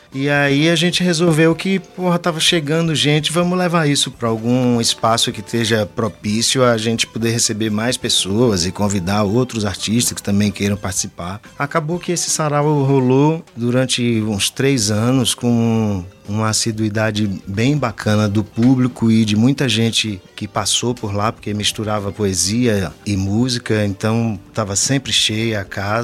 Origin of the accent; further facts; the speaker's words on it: Bahia, Brazil; accent: Bahian; Eu não perdi o sotaque porque eu faço um trabalho de manutenção do sotaque, que é com cuscuz, que a gente sempre recebe os amigos em casa. Já é muito tempo, né? Hoje é na minha casa, mas já foi na casa de vários dos baianos que moram aqui